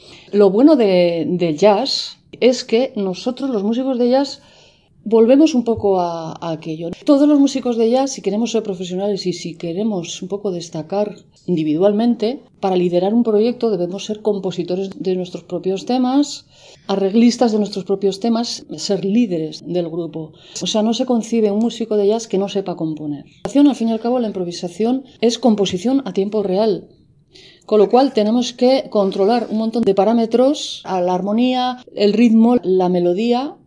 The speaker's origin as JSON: {"language": "Spanish", "region": "Navarre", "country": "Spain", "lives_now": "Valencia, Spain", "said": "Soy navarra, pero estoy afincada aquí en Valencia."}